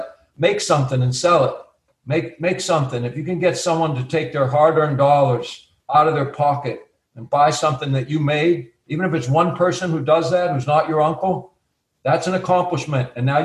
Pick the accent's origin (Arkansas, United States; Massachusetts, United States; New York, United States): Massachusetts, United States; Boston; and being Bostonian, that was my era, you know?